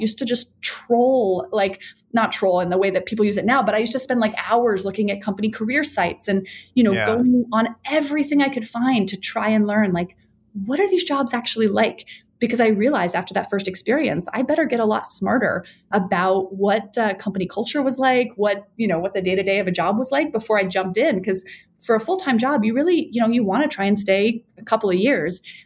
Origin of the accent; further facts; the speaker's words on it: DC area, United States; also born or lived in Texas; So I was born in Texas, actually, but we moved to the DC area when I was like 12.